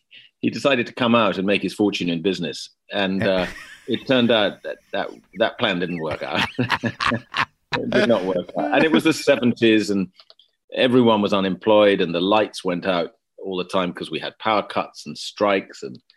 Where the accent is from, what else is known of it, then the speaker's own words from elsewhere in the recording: London, United Kingdom; I grew up in West London.